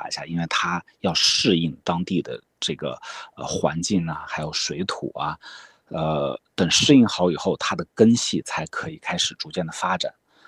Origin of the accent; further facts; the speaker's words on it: Shanxi, China; now in California, United States; 我们像我是北方人啦，我见的枣，我还是山西人，所以我见的枣都我们那种山西的大枣